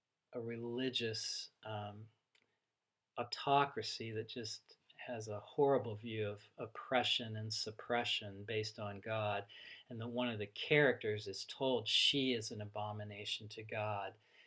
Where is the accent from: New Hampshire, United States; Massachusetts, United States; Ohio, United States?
Ohio, United States; now in California, United States; Or I'm from Ohio. I've lived in California for 24 years, but I'm from Ohio. And, you know, my identity is still as a Buckeye.